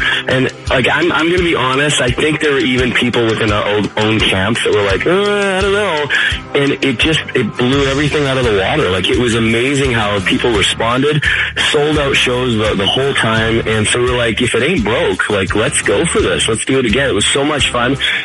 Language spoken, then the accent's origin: English; Canada; now in Nashville, United States; we're both from Canada, both have some Alberta roots, both ended up in Nashville having success